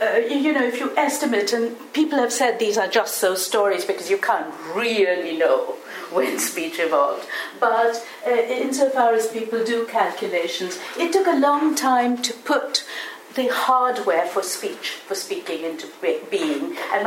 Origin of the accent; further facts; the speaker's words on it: India; So I'll try to do my best to begin, because I've lots, you know, I'm Indian, and thousands of things crowd into my mind every time I want to speak.